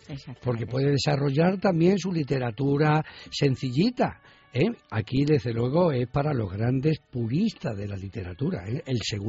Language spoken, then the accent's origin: Spanish; Cáceres, Extremadura, Spain; Yo soy de Cáceres, para sacar más nota, de la calle Caleros.